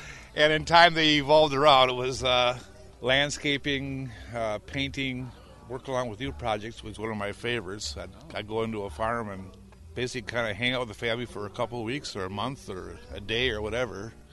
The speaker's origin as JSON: {"language": "English", "town": "Roseville", "region": "Minnesota", "country": "United States", "tie": "born or raised there", "also_born_or_lived": "Shoreview", "said": "Grew up in Roseville and Shoreview, Minnesota, which at that time was more like this. It was more rural."}